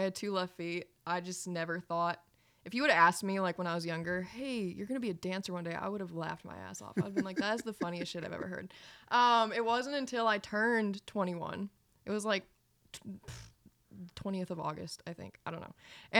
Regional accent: Michigan, United States; now in Tennessee, United States; Born and raised in Michigan.

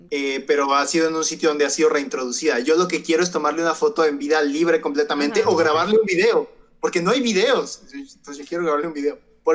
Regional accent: Xalapa, Veracruz, Mexico; de aquí, de mi ciudad. Yo soy de Jalapa, Veracruz.

